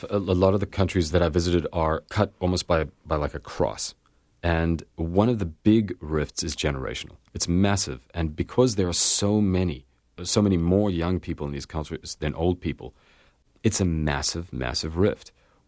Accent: South Africa; moved away; And as a South African, when I came over to North America, I was a little stunned at how things actually play out.

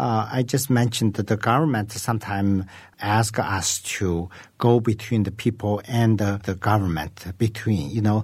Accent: Qinghai, China; So actually, we're from Eastern Tibet, which is today we could call the Qinghai province.

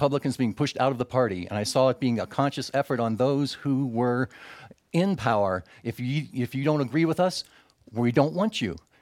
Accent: Pleasanton, California, United States; from Pleasanton, California.

